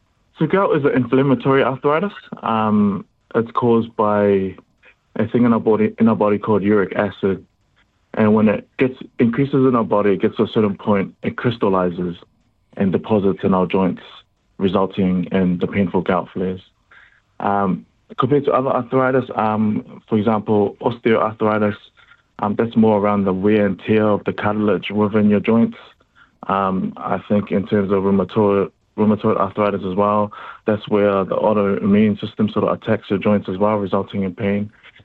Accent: Tonga; now in New Zealand; I was born in Tonga. Grew up in Tonga. We migrated to New Zealand in the early 2000s. My father's from an island called Whelemea Hapai, and my mother's from another island called Waimalova Va'u.

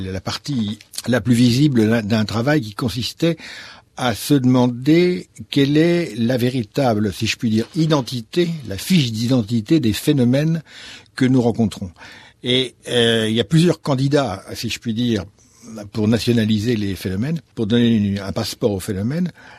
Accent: France; quand on est français

